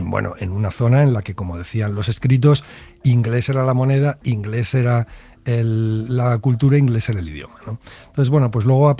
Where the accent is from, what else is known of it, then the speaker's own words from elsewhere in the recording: Spain; me monté en un taxi y se giró el taxista y me dijo, soy de España, ¿no? Y digo, sí